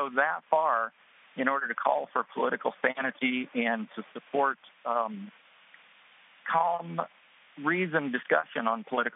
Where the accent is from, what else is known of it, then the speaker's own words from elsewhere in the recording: Oklahoma, United States; we're from Oklahoma, and we sort of regard political humor as part of our blood and bone because we're from Will Rogers country.